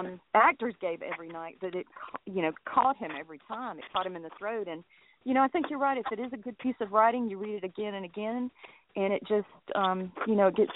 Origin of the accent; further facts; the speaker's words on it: Georgia, United States; And I'm from Georgia, so she's big here.